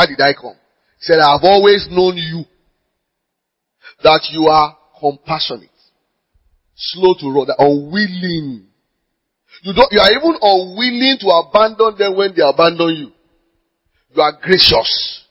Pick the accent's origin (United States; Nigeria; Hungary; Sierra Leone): Nigeria; English is a second language; in my language as a Nigerian